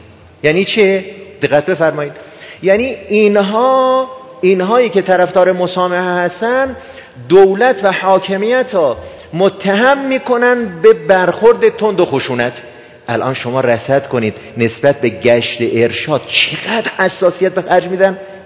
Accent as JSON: {"language": "Persian", "country": "Iran", "said": "نه اینکه ما ایرانی هستیم این را میگیم"}